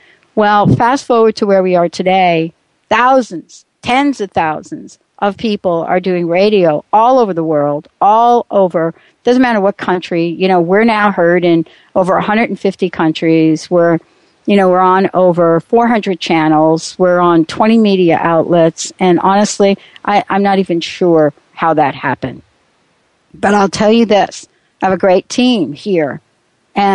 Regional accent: East Coast, United States; You know, I'm from the East Coast.

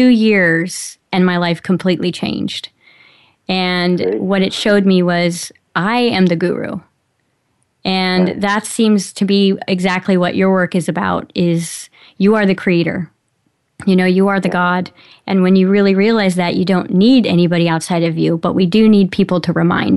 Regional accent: California, United States; now in Kansas City, United States; California originally, and I've been there my whole life. And I came to Kansas City.

